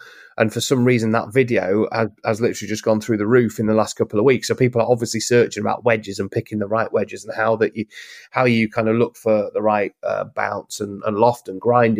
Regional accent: East Midlands, United Kingdom; the club that I grew up playing down in Lincolnshire, they're literally underwater

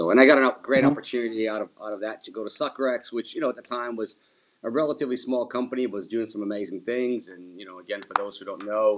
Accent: Ukraine; I grew up in, I was born and raised in Ukraine, or what was then former USSR.

